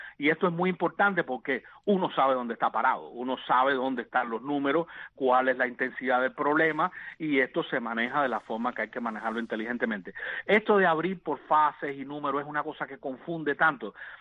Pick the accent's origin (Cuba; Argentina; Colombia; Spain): Cuba; Cienfuegos; moved away; Originalmente de Cienfuegos, Las Villas.